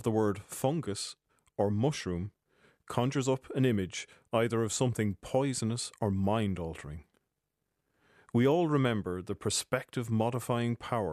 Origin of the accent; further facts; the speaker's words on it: County Offaly, Ireland; My own relationship with fungi began when I was a child, growing up in Offaly, when my siblings and I would forage for field mushrooms.